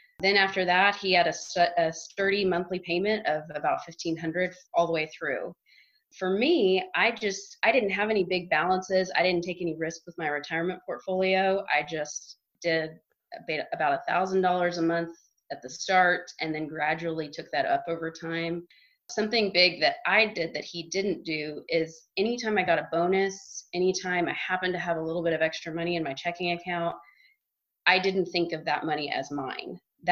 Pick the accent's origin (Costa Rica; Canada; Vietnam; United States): United States; Dallas, Texas; So as Aaron mentioned, I'm from Dallas.